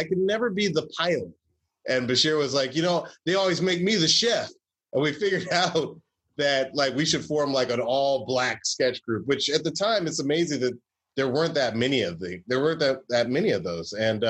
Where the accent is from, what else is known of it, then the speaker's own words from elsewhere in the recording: the South, United States; And I took history, and I took the American sectional crisis, because I had grown up in the South.